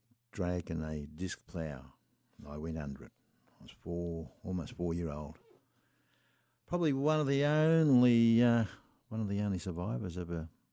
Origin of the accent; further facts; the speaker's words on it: Theodore, Queensland, Australia; as I grew up on the Dawson River, up in Theodore there in the Dawson Valley, it was one of two cotton producing areas in Queensland in those days.